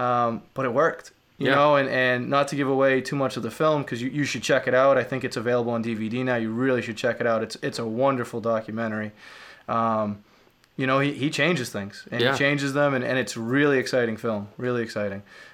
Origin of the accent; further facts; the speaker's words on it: New Bedford, Massachusetts, United States; my hometown of New Bedford, which is 100,000